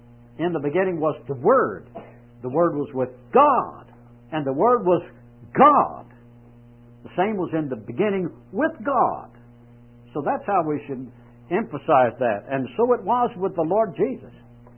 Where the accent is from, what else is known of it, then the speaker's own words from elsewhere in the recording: Lexington, Kentucky, United States; born there; Well, I won't tell you that date that I was born here in Lexington.